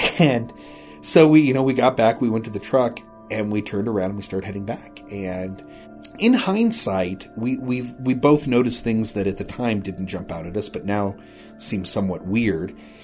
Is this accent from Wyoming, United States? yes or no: yes; Rawlins, Wyoming, United States; we're from Rawlins